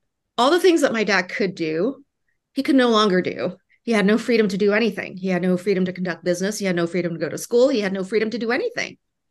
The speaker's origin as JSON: {"language": "English", "country": "Vietnam", "said": "a critical part of my identity is that I am a refugee from Vietnam to this very day. And until I die, I will be a refugee from Vietnam."}